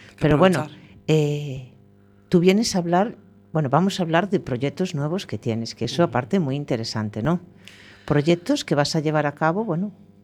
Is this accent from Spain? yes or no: yes; Galicia, Spain; como buenos gallegos no queremos tirar nada